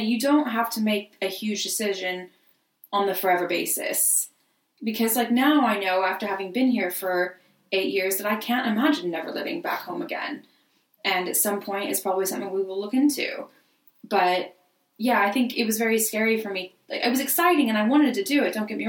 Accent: Arizona, United States; Like, where I grew up in Arizona, it was the snowbirds in the winter.

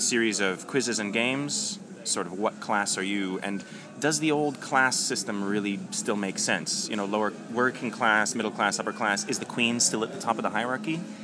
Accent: Canada; The name is Austrian, but the family is Polish, and I grew up in Canada, hence the accent.

